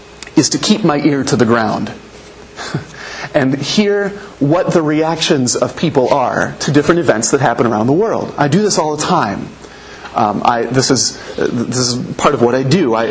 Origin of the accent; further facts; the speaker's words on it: Anderson, Indiana, United States; I grew up in Anderson, Indiana, and my high school was Highland High School, and our mascot was the Highland Scot, and we had a pipe and drum corps.